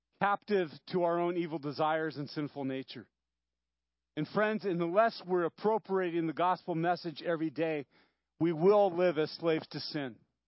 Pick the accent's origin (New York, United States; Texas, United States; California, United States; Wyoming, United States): California, United States; Santa Barbara; I grew up in Santa Barbara. Many of you know that. Went to a Baptist church.